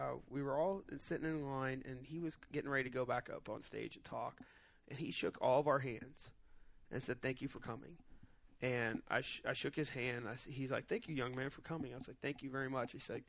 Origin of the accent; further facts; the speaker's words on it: Columbus, Ohio, United States; when I walked in, I said, "Hey, I'm from Columbus, Ohio," and they said, "Oh yeah, that's where John Glenn's from."